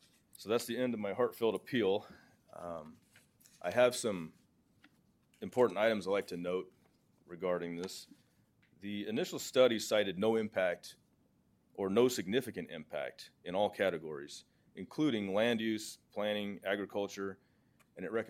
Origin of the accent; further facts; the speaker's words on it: Clovis, California, United States; I grew up in Clovis near Buchanan High School before that complex was built